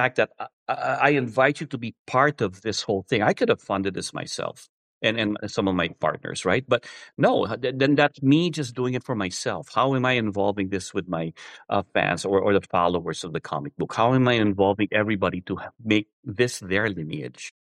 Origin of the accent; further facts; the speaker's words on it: Philippines; now in United States; Growing up in the Philippines, I couldn't afford them. Now I migrated to the U.S., totally different world.